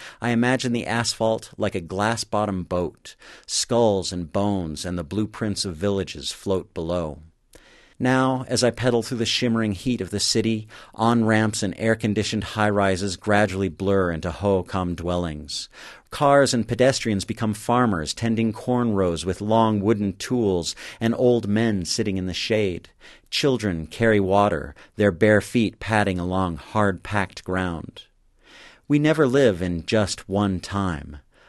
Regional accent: Phoenix, Arizona, United States; My hometown is Greater Phoenix.

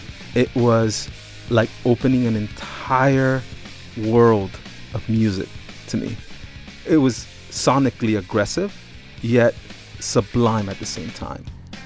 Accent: Los Angeles, California, United States; Because that's all you listened to growing up in South Central.

